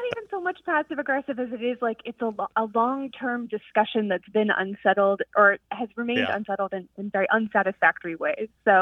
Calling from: Philadelphia, Pennsylvania, United States; I'm calling from Philadelphia.

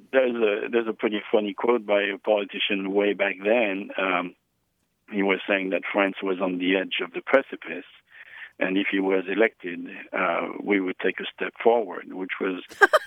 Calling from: Eureka, California, United States; I am calling from Eureka, California. My local radio station is KHSU Arcata, Humboldt State University.

